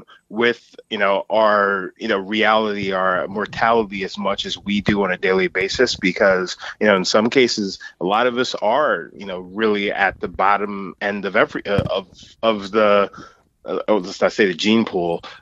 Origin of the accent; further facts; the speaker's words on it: Islandia, New York, United States; I grew up, born and raised in Long Island. You know, spent all of my formidable years out there. Grew up in, well, outside of Central Islip, which is a predominantly black neighborhood.